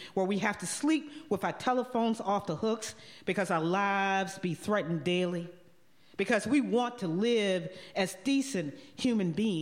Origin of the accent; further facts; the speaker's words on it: the South, United States; I am from the South. I've grown up in a Black church experience, which means that I am very used to call and responses.